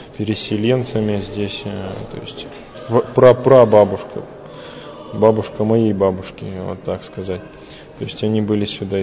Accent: Bishkek, Kyrgyzstan; Я родился в Киргизии, в городе Бишкек, вырос там же, окончил школу, закончил профлицей, столяр-краснодеревщик, работал в столярной мастерской

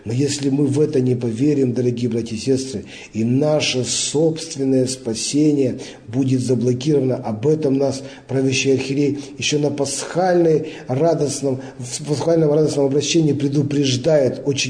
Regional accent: Russia; born there; Нам очень повезло всем, дорогие братья и сестры, что мы родились в России.

